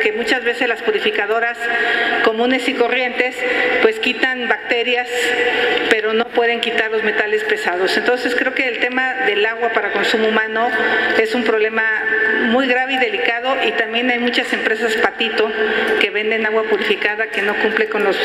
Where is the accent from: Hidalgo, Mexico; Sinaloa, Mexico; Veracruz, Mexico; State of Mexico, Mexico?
Hidalgo, Mexico; yo provengo del Valle del Mezquital